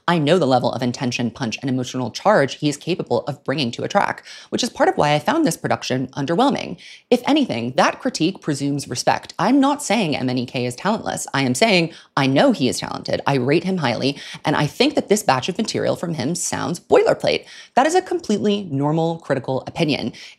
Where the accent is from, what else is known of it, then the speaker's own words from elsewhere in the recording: Singapore; I was born and raised here in Singapore, a very small but extremely multicultural city-state where multiple languages, religions, and communities live side by side as your everyday background.